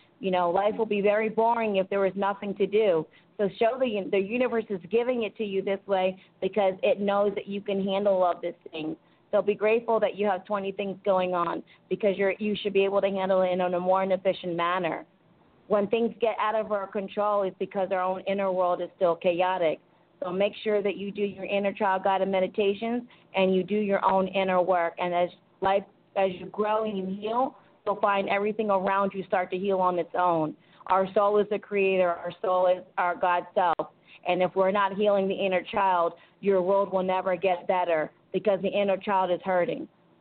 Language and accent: English; Philadelphia, Pennsylvania, United States; I am from Philly. That's why I was like, okay, I miss cheesecake.